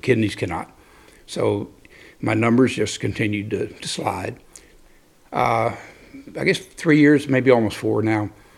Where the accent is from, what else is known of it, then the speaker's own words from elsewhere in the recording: Texas, United States; I grew up in Texas. I've been barbecuing since I was 6 years old.